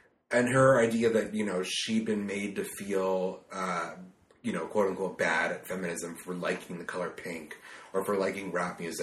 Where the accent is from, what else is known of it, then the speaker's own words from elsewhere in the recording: New Jersey, United States; I'm from New Jersey. I grew up in a trailer park.